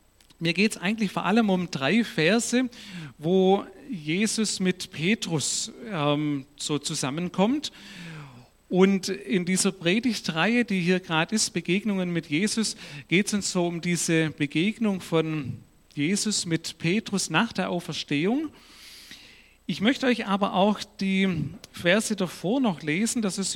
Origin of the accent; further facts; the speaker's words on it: Ludwigsburg, Baden-Württemberg, Germany; Und ursprünglich komme ich hier aus Ludwigsburg.